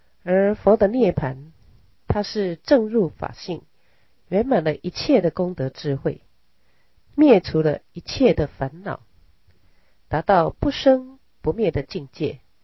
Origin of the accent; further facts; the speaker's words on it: China; 我们中国人如果父母是超过80-90岁才过世的话，那么子女们都要高兴